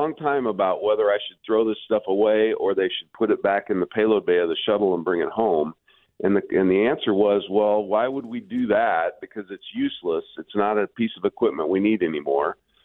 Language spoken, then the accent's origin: English; Ashland, Nebraska, United States; in my hometown of Ashland, Nebraska